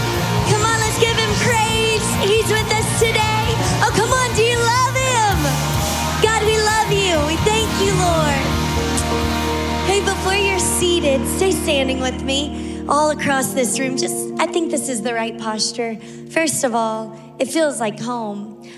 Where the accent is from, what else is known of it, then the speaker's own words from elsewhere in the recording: Shreveport, Louisiana, United States; now in Miami, United States; I'm not originally from Miami. I've been in Miami for about 18 years, but grew up in Shreveport, Louisiana. And I'm one of seven kids.